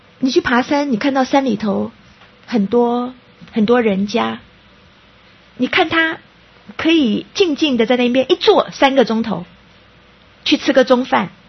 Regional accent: Taiwan; 当然我们台湾人也有我们台湾人饮食的习惯

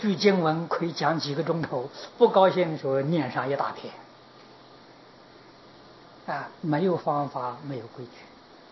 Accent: Taiwan; 我们台湾人就有福了

